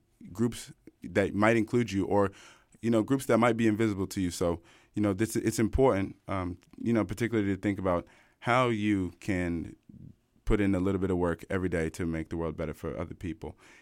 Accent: Washington, District of Columbia, United States; I'm from Washington, D.C., and so this is my first time on Lady Radio.

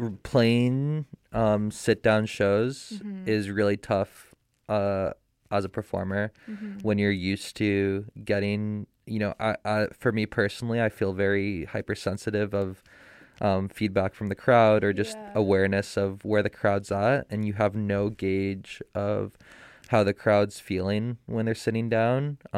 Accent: Toronto, Ontario, Canada; I grew up in just outside of Toronto proper.

